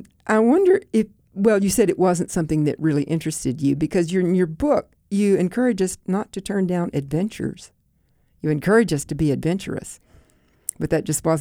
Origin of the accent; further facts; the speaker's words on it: Deep South, United States; I grew up in the Deep South, so I couldn't identify with your growing up in New York City.